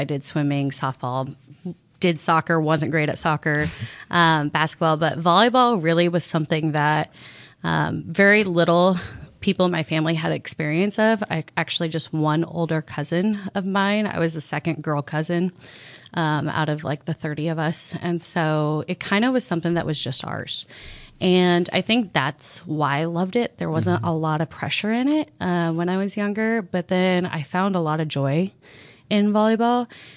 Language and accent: English; Lincoln, Nebraska, United States; So I am from Lincoln, born and raised. Grew up in the St. Peter's Parish